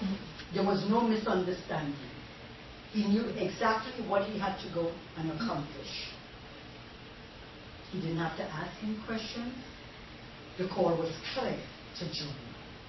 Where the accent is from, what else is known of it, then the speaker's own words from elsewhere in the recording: Port of Spain, Trinidad & Tobago; born there; I remember back home, we had some relatives. I'm a city girl. I was born in Trinidad, Port of Spain.